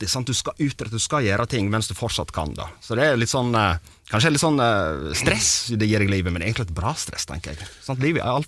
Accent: Vestland, Norway; Ja, vi er fra Sogna og spiller metal.

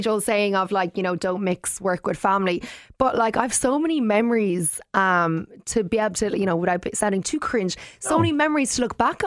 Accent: Limerick, Munster, Ireland; And to be at home as well in UCH, only down the road, I'm from Limerick, is incredible.

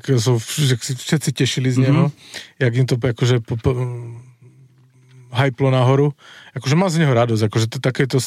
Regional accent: Czechia; Slovak is a second language; ja som Čech

